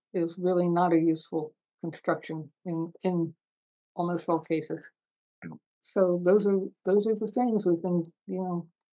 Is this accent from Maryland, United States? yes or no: yes; Baltimore, Maryland, United States; in Baltimore, Maryland, my hometown.